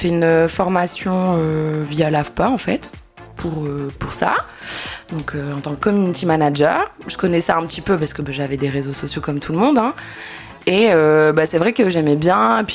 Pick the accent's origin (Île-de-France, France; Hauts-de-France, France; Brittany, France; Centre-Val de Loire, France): Hauts-de-France, France; Roubaix; J'ai 31 ans, je viens de Roubaix.